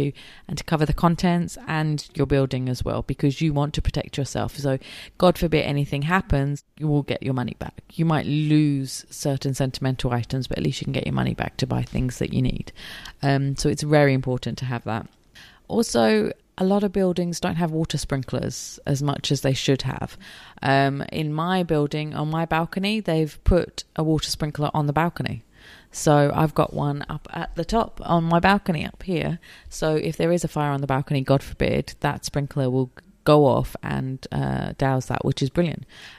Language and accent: English; London, United Kingdom; London with the Grenfell Tower, and that affected me quite a lot because it's, you know, my hometown. We live in a big city and there's lots of towers here